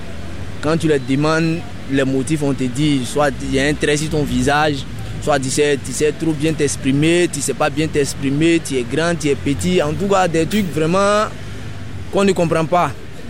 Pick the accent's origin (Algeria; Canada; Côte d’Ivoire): Côte d’Ivoire; now in Marseille, France; je suis ivoirien.